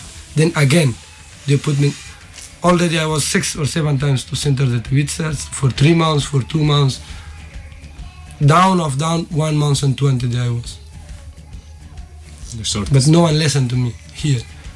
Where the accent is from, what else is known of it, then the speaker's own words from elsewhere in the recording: Afghanistan; English is a second language; now in Slovenia; That I prove myself, I give all my documents that I'm from Afghanistan.